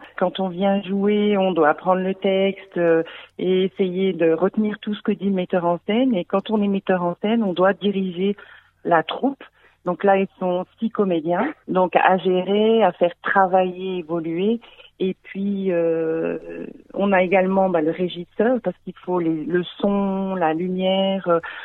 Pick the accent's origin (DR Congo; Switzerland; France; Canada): France; Neuvecelle, Auvergne-Rhône-Alpes; Sur Neufcelles, on a aussi notre groupe de fans, puisque nous sommes de Neufcelles, on est quand même bien connus dans la commune.